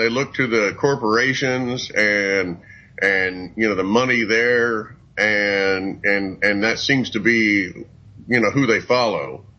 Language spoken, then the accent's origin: English; United States; but I'm an American before I was anything else.